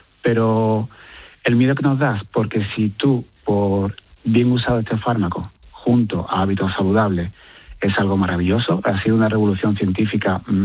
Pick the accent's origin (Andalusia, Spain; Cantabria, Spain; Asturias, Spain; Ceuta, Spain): Andalusia, Spain; Seville; que yo soy de Sevilla